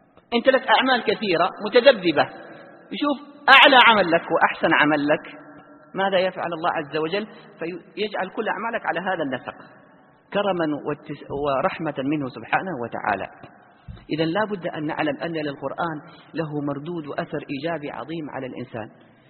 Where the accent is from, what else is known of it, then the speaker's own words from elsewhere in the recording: Saudi Arabia; من أعظم يمكن العيادات زحمة عندنا في السعودية